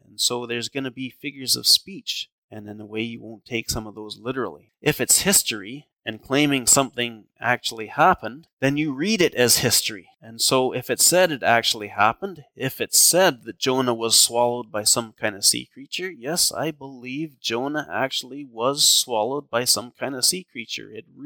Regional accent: Edmonton, Alberta, Canada; I grew up in Edmonton. I grew up going to Sharon Gospel Chapel that's still around.

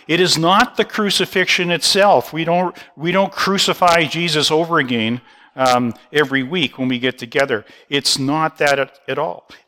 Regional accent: Canada; I like to make sure there's maple leaves all over my baggage and my jacket and tell everybody I'm a Canadian.

